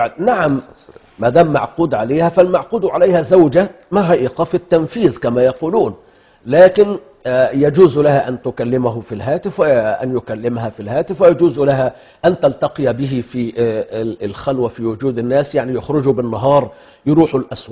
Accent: Egypt; مع اخلاقياتنا كمصريين

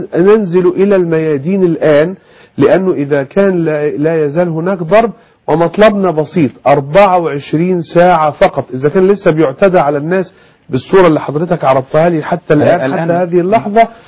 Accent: Egypt; أنا مواطن مصري، أنا ما أنا إلا شخص عادي زي بقية الناس.

